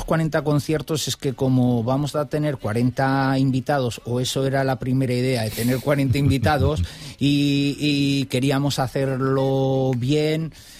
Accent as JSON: {"language": "Spanish", "town": "San Juan de Mozarrífar", "region": "Aragon", "country": "Spain", "said": "nosotros aquí en Zaragoza, nosotros también somos de San Juan de Mozarrífar"}